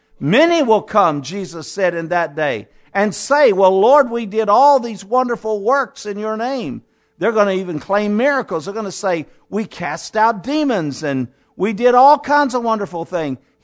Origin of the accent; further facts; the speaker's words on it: Cincinnati, Ohio, United States; born there; My father and mother, I was born in Cincinnati.